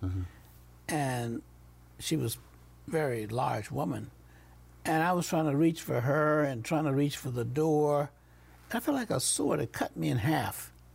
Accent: the South, United States; Well, I grew up in the South, but I was also grew up in the church.

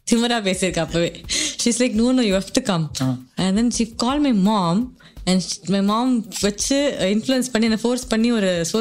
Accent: Chennai, Tamil Nadu, India; நான் வந்து சென்னை தான், சென்னையில வளர்ந்த பொண்ணு தான்.

